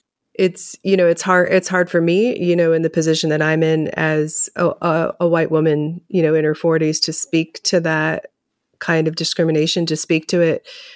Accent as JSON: {"language": "English", "region": "the South", "country": "United States", "tie": "born or raised there", "said": "I grew up in the South, and there's a lot to be dealt with there."}